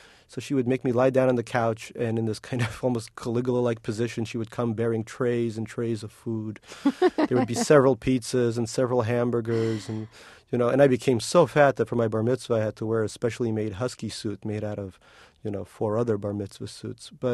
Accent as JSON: {"language": "English", "country": "Russia", "tie": "born or raised there", "moved": "yes", "lives_now": "United States", "said": "I was very, very sick when I was growing up in Russia."}